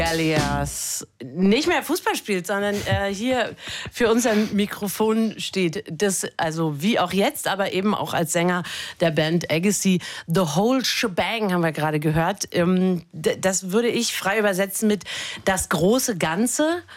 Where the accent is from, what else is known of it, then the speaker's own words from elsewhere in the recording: Dresden, Saxony, Germany; born there; Ich bin in Dresden geboren, die sagen Nomo.